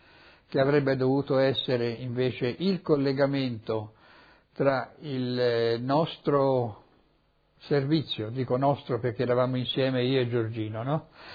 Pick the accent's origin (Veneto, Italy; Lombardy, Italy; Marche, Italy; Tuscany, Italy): Tuscany, Italy; Florence; born there; Sono nato a Firenze il 5/1/21 e quindi di conseguenza ho 81 anni, non 82, 81 anni.